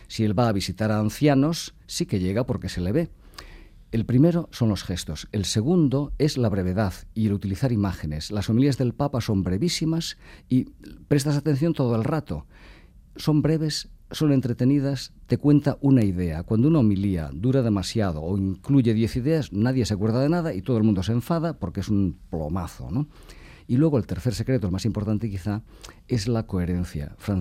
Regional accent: Galicia, Spain; Yo soy gallego, me crié entre marineros.

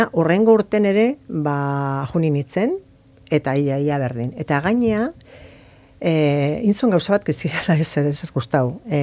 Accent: Zumarraga, Basque Country, Spain; ni Zumarrakoa naiz.

